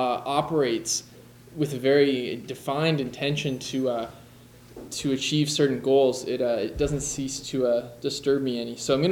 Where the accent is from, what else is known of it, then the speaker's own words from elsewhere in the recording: Fredericton, New Brunswick, Canada; I came up from New Brunswick, and it's really nice. The crowds here are a bit bigger than they are in Fredericton.